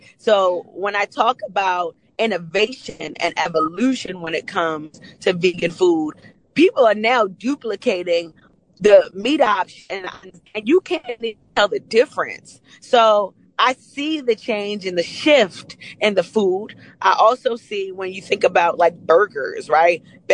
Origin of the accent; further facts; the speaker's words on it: Jamaica; I'm Jamaican, so I'll eat curry chickpeas with some rice and peas and some cabbage and some plantain